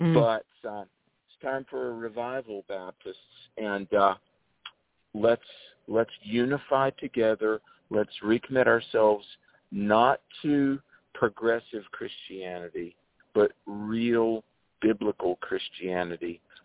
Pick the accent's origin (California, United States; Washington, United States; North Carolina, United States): North Carolina, United States; Greensboro; I'll never forget, in my hometown paper of Greensboro, North Carolina, there was a female Unitarian minister.